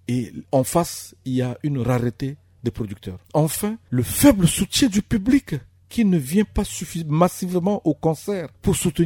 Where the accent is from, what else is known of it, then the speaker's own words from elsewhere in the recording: Central African Republic; chez nous, en Centrafrique